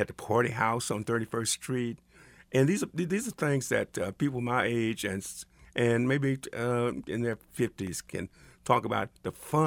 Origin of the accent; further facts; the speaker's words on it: Missouri, United States; No, I'm from the Missouri side, and I know very little about the history